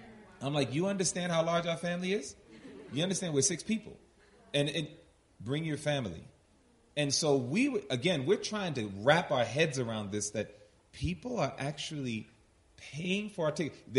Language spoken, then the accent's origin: English; Queens, New York, United States; I'm from Hollis, Queens, New York.